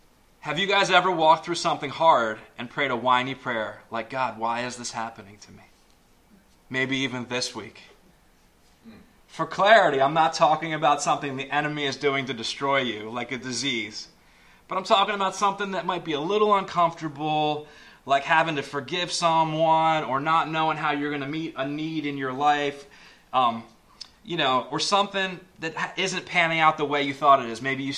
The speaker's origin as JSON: {"language": "English", "country": "United States", "said": "Now, we're Americans. We love being Americans. America is awesome, and I'm grateful that I'm American."}